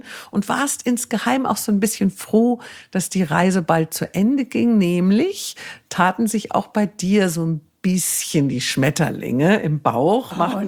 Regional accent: Wiesbaden, Hesse, Germany; in der Bank in Wiesbaden, wo ich aufgewachsen bin.

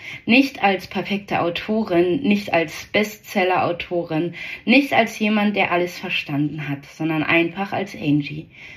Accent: Brandenburg, Germany; Berlin. Oder besser gesagt, die Gegend rund um Berlin. Denn dort liegt meine alte Heimat.

